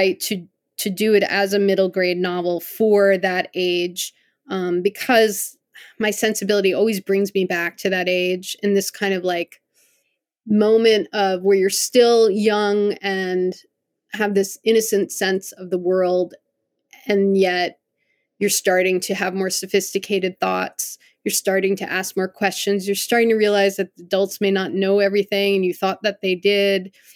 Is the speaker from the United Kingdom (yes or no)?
no; Connecticut, United States; And then I grew up in Connecticut.